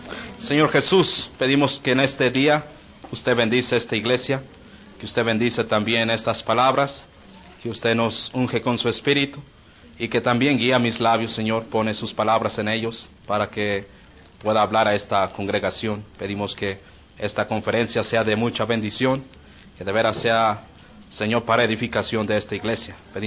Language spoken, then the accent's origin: Spanish; Guadalajara, Jalisco, Mexico; vengo de la ciudad de Guadalajara. Estamos ahí en la obra y predicando en esta ciudad de Guadalajara.